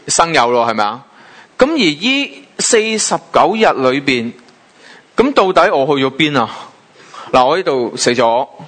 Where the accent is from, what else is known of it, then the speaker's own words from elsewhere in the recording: China; 我哋中国人打斋就最好咩啊？